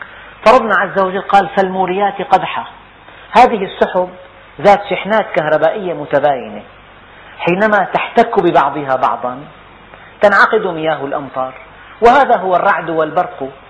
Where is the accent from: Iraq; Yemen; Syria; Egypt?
Syria; Damascus, Damascus Governorate; يعني بلدنا دمشق معدل أمطارها السنوي